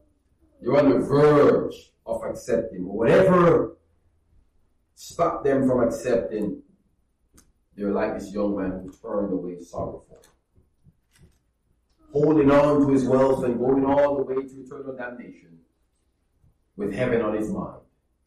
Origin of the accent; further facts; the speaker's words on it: Jamaica; I'm from Jamaica. A lot of people there struggle with that.